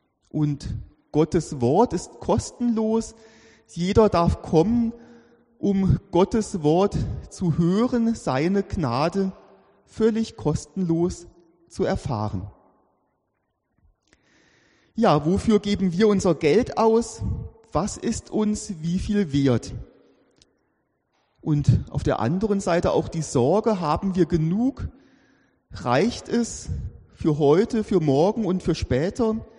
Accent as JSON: {"language": "German", "country": "Germany", "lives_now": "Switzerland", "said": "wenn man so wie ich als Deutscher in der Schweiz lebt, dann versucht man, die kleinen Unterschiede wahrzunehmen und zu verstehen"}